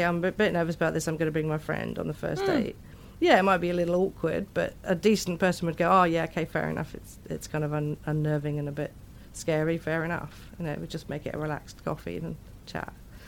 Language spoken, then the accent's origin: English; England, United Kingdom; now in New Zealand; I'm from England